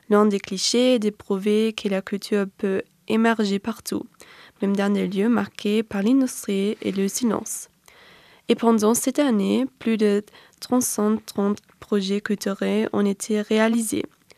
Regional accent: Zwickau, Saxony, Germany; car je viens de Zwickau, juste à côté

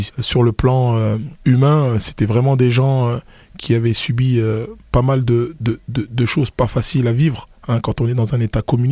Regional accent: Paris, Île-de-France, France; Beaucoup de fierté parce que je suis issu d'un quartier populaire de Paris.

